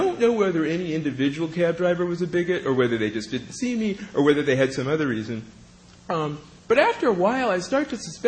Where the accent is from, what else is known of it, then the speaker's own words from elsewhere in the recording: California, United States; My home state of California spends an astounding amount of money keeping people, mainly people of color, in jail.